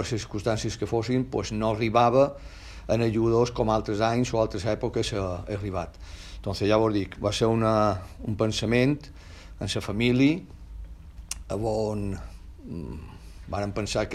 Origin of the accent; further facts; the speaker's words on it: Balearic Islands, Spain; el meu objectiu com a mallorquí era poder estar aquí a Mallorca, a Palma